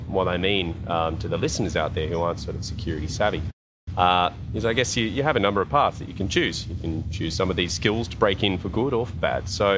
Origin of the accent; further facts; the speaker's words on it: Australia; now in Italy; No, I'm not from the States. I'm an random Australian living in Italy.